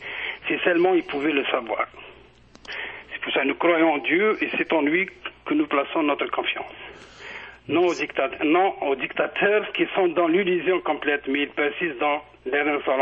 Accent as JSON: {"language": "French", "country": "Algeria", "moved": "yes", "lives_now": "Montréal, Canada", "said": "je suis d'origine algérienne. Je suis d'Algérie, c'est ça faire là. Je suis algérien."}